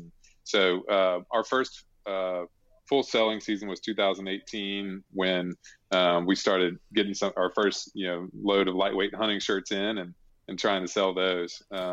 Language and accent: English; Alabama, United States; I would go fishing with my dad just growing up, just casting a spinning reel, going after bass, and I grew up in Alabama.